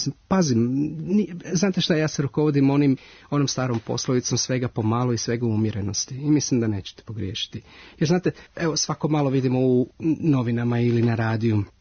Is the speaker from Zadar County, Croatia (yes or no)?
yes; Zadar, Zadar County, Croatia; moved away; mi smo izbjegli, kažem, iz Zadra 91.